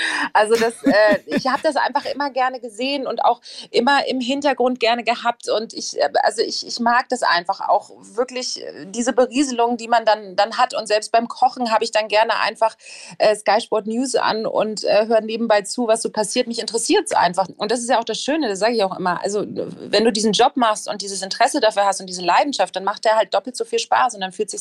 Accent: Berlin, Germany; Ja, naja, also ich bin in Berlin-Schmargendorf groß geworden, alle Berliner wissen, das ist im Berliner Westen und da war die Nähe zum Olympiastadion wirklich nicht weit, das waren 10 Minuten

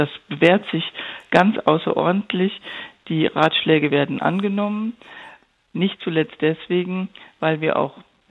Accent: Duisburg, North Rhine-Westphalia, Germany; born there; ich bin in Duisburg geboren, in Zeiten, wo da noch die ganze Kohleindustrie richtig brummte.

